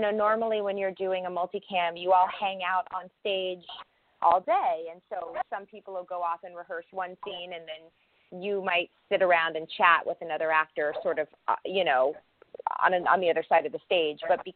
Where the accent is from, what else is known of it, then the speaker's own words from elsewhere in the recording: New York, United States; I'm from New York. My dad was a Broadway stage manager.